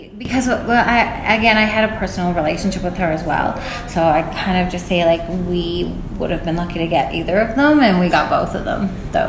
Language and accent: English; Newfoundland and Labrador, Canada; He's from Newfoundland, and I'm from Newfoundland